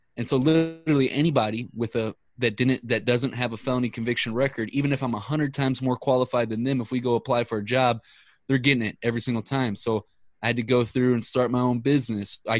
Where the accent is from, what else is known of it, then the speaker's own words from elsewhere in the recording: St. Louis, Missouri, United States; because we're both from St. Louis, but this one right here, the Rams tattoo, that's my favorite because I'm a diehard Rams fan. Even though they left us in St. Louis, I'm still a diehard.